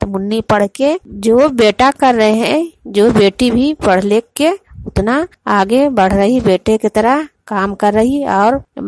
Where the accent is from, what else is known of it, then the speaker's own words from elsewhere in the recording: Hegnapura, Bihar, India; ग्राम हेगनपुरा, मैं नालंदा जिला की निवासी हूँ।